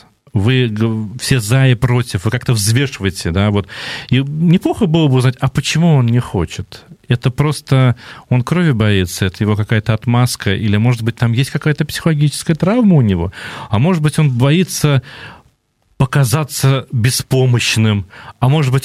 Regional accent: Samara, Samara Oblast, Russia; У меня многие друзья в Самаре, я родом из Самары

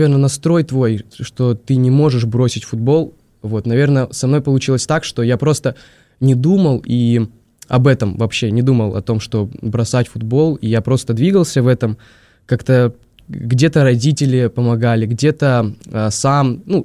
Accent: Novosibirsk, Novosibirsk Oblast, Russia; Я родом из Новосибирска, и в 4 года меня моя мама привела на футбол первый раз.

